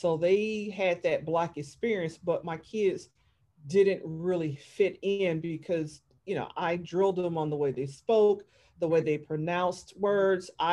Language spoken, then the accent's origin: English; Alabama, United States; Yeah. And when I joined the military, because I said I was from Alabama, people look down upon you as if you're stupid.